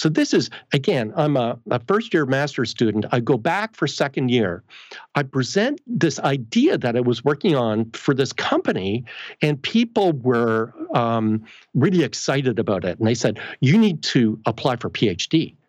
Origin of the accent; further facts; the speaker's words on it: Canada; I'm Canadian, by the way.